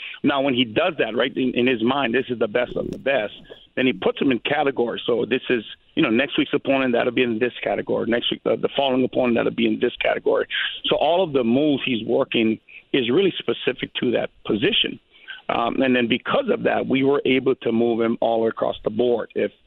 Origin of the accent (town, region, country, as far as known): Hawaii, United States